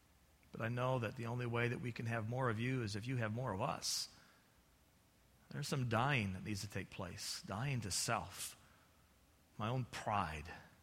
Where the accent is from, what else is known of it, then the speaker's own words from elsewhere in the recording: United States; And what makes me think I'm exempted? I'm an American.